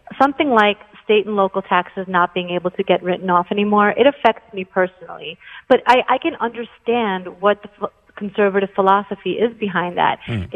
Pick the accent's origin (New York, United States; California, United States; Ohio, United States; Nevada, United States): New York, United States; I'm a New Yorker. I'm like you, you know. I don't know. I don't know that I could go anywhere. I'm a lifelong New Yorker.